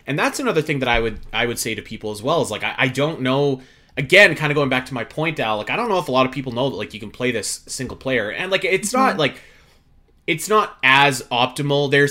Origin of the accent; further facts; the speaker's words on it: Canada; I mean, I'm just Canadian.